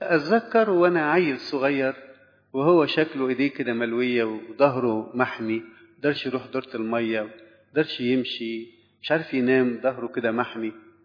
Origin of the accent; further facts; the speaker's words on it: Egypt; احنا كمصريين